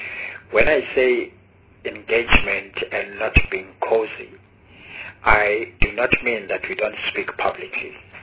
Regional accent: South Africa; and as a South African business community, I think we have chosen the route of engaging.

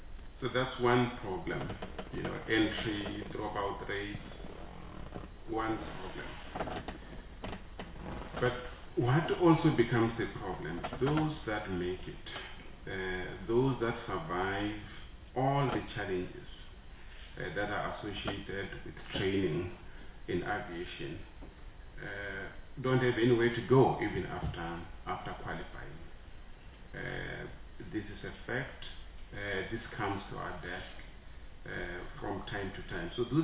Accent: Limpopo, South Africa; I come from Limpopo. Drones in the form of brooms are very common.

